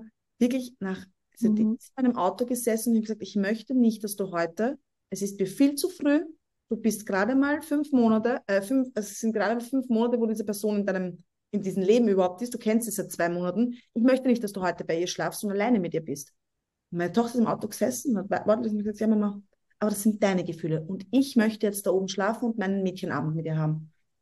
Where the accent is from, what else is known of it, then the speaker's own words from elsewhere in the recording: Vienna, Austria; born there; Aber ich bin eine gebürtige Wienerin. Im Herzen bin ich immer.